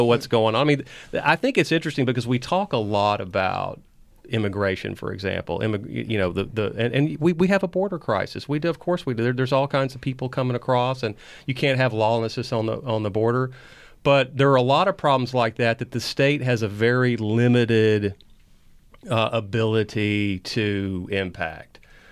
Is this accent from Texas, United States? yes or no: yes; Liberty, Texas, United States; In my hometown of Liberty, I would not do that.